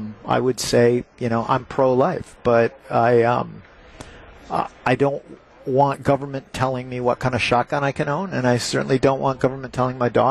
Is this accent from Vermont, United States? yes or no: no; River Falls, Wisconsin, United States; You know, I grew up in River Falls, and my parents were pretty active in Republican politics.